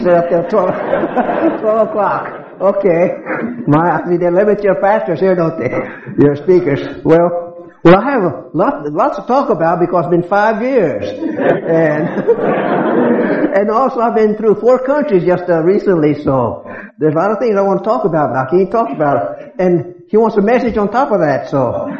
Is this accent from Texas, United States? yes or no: yes; San Antonio, Texas, United States; born there; I was born here in San Antonio, not too far from here.